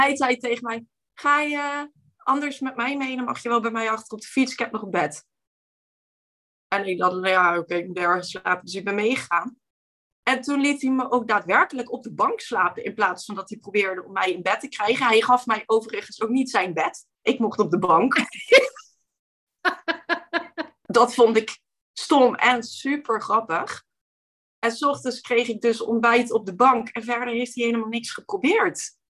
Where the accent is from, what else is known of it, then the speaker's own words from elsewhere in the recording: Limburg, Netherlands; En ik kom uit Limburg, dus daar bestaat, dat bestaat daar helemaal niet.